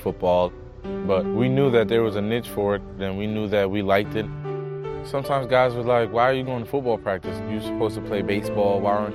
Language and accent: English; Paterson, New Jersey, United States; I grew up in Paterson, New Jersey, on the east side of town, where I grew up around a lot of Hispanic culture.